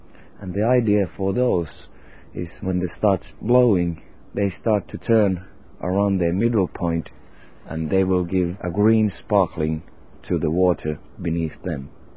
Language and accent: English; Helsinki, Uusimaa, Finland; This is Helsinki, my hometown.